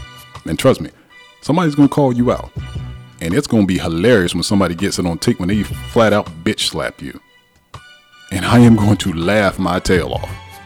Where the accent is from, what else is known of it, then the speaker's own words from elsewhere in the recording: the South, United States; I'm a dude from the South.